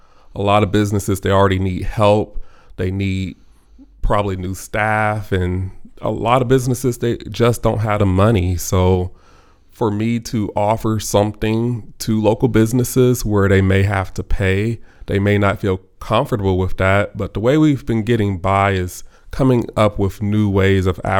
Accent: Flint, Michigan, United States; now in Lansing, United States; More information about myself is that I grew up in Flint, so I'm a native Michigander, and I moved here to Lansing about 4 years ago

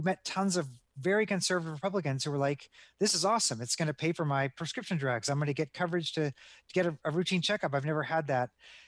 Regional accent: Tennessee, United States; you know, I'm from Tennessee, right?

